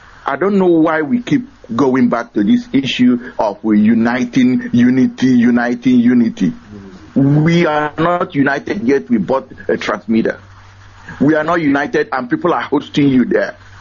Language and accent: English; Oguta, Imo, Nigeria; now in Houston, United States; I'm calling from Houston, but I come from Arondionyemobi in Oguta, Biafra land.